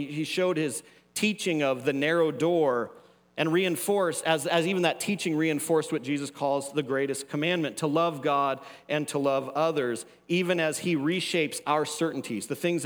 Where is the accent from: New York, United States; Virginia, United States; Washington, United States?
Washington, United States; Seattle; So yeah, Mariners fan. I'm from Seattle.